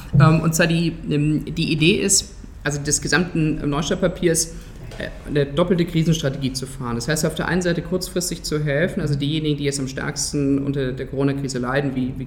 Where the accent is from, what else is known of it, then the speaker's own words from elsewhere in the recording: Stuttgart, Baden-Württemberg, Germany; ich bin in Stuttgart aufgewachsen, bin auch regelmäßig in Stuttgart unterwegs gewesen.